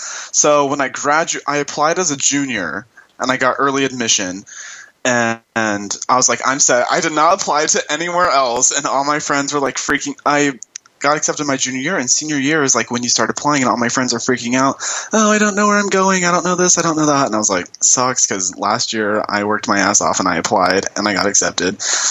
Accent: Flagstaff, Arizona, United States; also born or lived in Atlanta, Georgia; I was born in Atlanta, Georgia. I moved to Flagstaff, Arizona when I was in preschool. And it's a very small town, Flagstaff, Arizona.

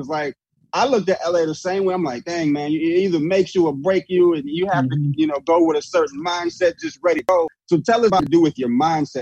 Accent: Silver Spring, Maryland, United States; I'm from the East Coast as well, Washington, D.C., Silver Spring, Rockville area.

